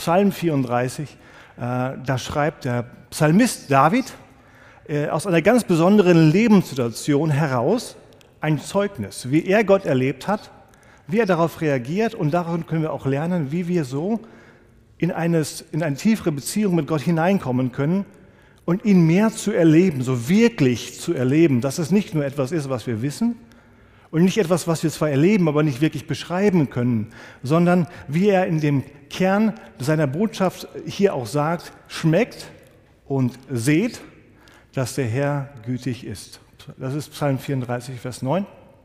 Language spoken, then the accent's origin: German; Aschaffenburg, Bavaria, Germany; ich komme aus Aschaffenburg, bin einer der Pastoren in Niedernberg